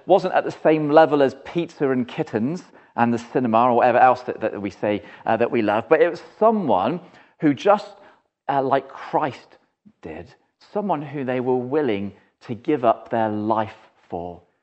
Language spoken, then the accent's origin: English; United Kingdom; it's not a situation we often meet as British people, is it?